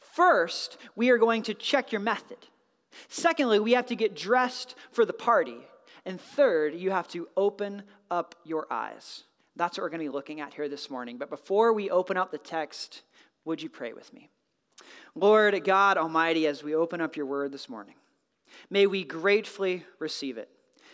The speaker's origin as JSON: {"language": "English", "region": "North Carolina", "country": "United States", "tie": "born or raised there", "said": "I had just moved from North Carolina to Wisconsin, and I grew up Southern Baptist in the Bible Belt."}